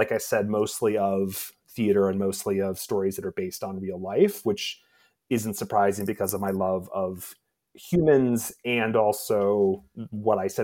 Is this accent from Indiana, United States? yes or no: yes; Indiana, United States; I grew up in Indiana in the middle of cornfields, a very rural environment.